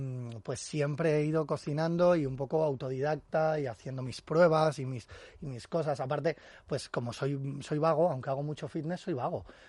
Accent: Madrid, Community of Madrid, Spain; also born or lived in France / Mexico; yo soy de la Lipa, y me ha costado bastante llegar a donde estoy hoy. Y nada, estudié diseño industrial gracias a unas becas en el Instituto Europeo de Design, y ahí empezaron mis andanzas. Primero me mudé a Francia, luego me mudé a México, 7 añitos fuera de España

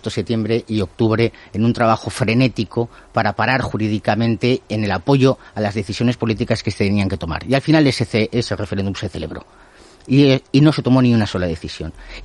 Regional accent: Catalonia, Spain; yo como catalán

